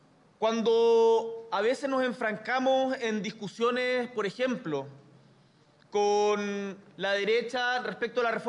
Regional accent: Punta Arenas, Magallanes, Chile; now in Santiago, Chile; yo soy de Punta Arenas. En Punta Arenas yo estaba asociado a la Junta de Vecinos de la Fitzroy, en el Barrio Sur.

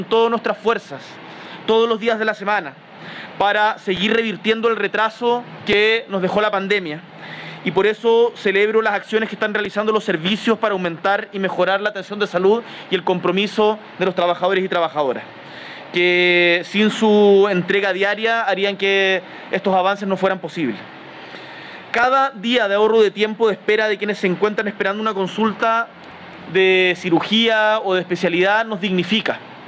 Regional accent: Chile; como chilenos, debemos sentirnos orgullosos

